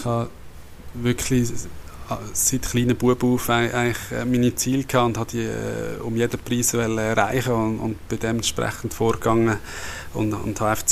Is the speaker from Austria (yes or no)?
no; Immensee, Schwyz, Switzerland; Wir sind in Immensee im Kanton der Schweiz am Zugersee aufgewachsen